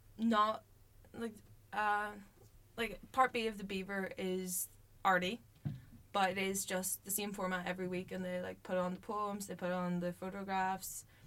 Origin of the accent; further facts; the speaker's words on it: Ireland; the same as the County Clare in Ireland, which, being Irish, I just thought I'm going to mention.